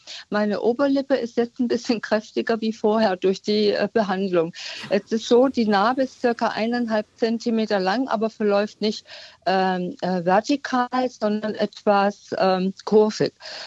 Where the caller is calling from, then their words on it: Stuttgart, Baden-Württemberg, Germany; Ich komme aus dem Raum Stuttgart.